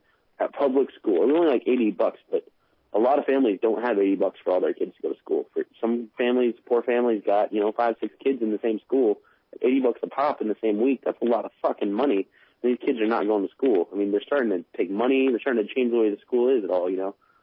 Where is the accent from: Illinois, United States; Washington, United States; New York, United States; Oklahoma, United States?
Washington, United States; born there; Well, I was born in Washington, and they're really sticklers on their birth certificates